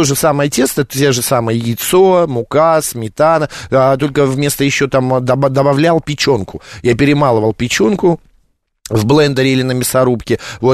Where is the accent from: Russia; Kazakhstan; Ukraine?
Ukraine; Kharkiv, Kharkiv Oblast; я вот как и харьковчанин не понял